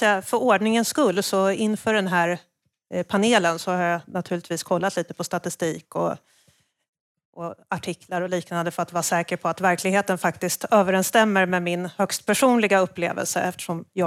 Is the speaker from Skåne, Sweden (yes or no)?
no; Stockholm, Stockholm County, Sweden; Jag är uppvuxen i Stockholm. Jag är inte uppvuxen i Malmö.